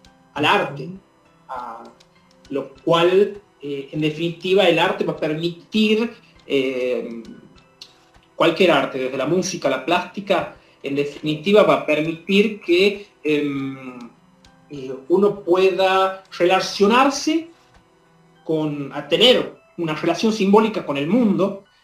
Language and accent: Spanish; Chilecito, La Rioja, Argentina; En mi casa en La Rioja hay posibilidad de acceder a libros, si bien soy de Chilecito, es decir, el interior del interior